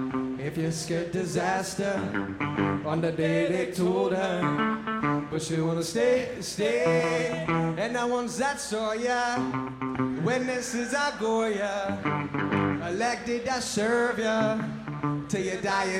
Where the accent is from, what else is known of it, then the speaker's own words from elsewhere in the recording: Boston, Massachusetts, United States; We're from Boston, Mass.